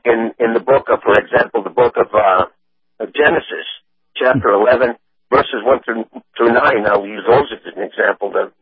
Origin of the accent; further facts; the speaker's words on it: Texas, United States; I was born and raised in South Texas, and obviously right next to a town called Reynosa, which is on the other side south of the border.